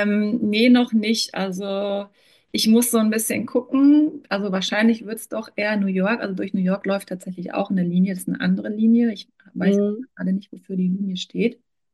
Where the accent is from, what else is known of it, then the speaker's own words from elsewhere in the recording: Berlin, Germany; moved away; ich komme aus Berlin und meine Eltern sind damals mit uns noch vor dem Mauerfall rüber. Sie wurden quasi rausgeschmissen, kann man schon sagen.